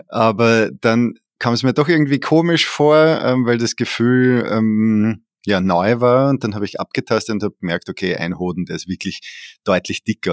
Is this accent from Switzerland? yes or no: no; Lower Austria, Austria; now in Vienna, Austria; Wie du schon gesagt hast, ich bin Wiener. Die längste Zeit meines Lebens habe ich in Wien verbracht. Bin aber im südlichen Niederösterreich aufgewachsen, also so Nähe der Alpen.